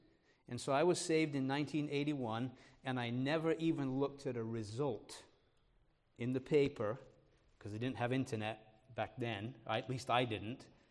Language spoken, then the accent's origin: English; England, United Kingdom; I'm an Englishman. I like soccer.